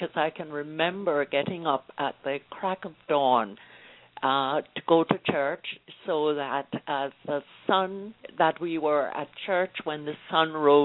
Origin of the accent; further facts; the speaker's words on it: Savanna-la-Mar, Westmoreland, Jamaica; And some of it is completely alien to me because I am a country girl. I'm not a city girl. I was brought up near Savlemar, but lived outside of town.